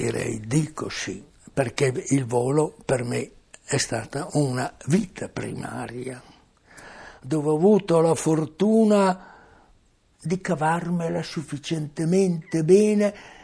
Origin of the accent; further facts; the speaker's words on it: Emilia-Romagna, Italy; Io, essendo un romagnolo e venendo in questo settore dell'Italia, dopo aver girato il mondo, mi sono detto che bella che è l'Italia.